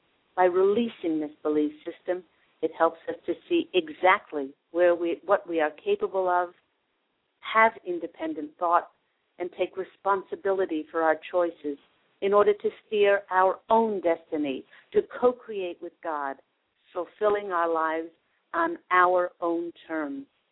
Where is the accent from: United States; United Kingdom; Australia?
Australia; moved away as an adult; My husband and I moved here from Australia 4 years ago